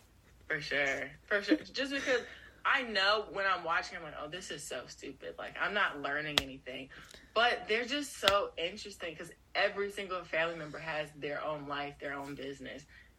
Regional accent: Chicago, Illinois, United States; And it was based out of Chicago, made in Chicago. I'm from Chicago.

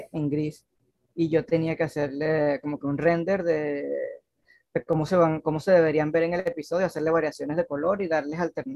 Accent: Venezuela; soy yo acá de Venezuela

